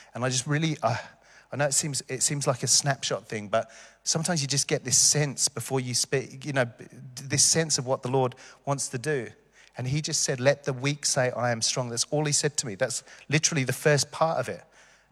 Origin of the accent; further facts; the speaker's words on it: London, United Kingdom; obviously I was from London